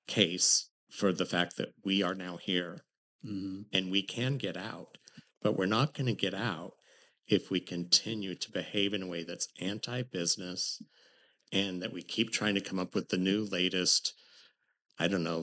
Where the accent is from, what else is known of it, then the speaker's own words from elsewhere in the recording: Portland, Oregon, United States; I'm sorry, this is my hometown. This isn't a political job for me.